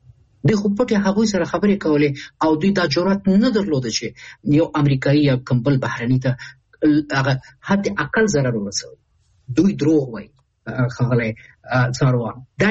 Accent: Kabul, Afghanistan; زه د کابل یم

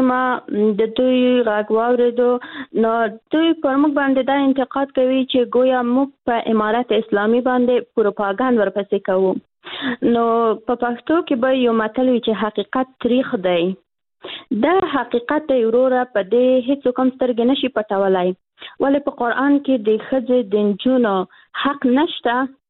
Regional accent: Afghanistan; موږ الحمدلله موږ مسلمانان یو، موږ افغانان یو.

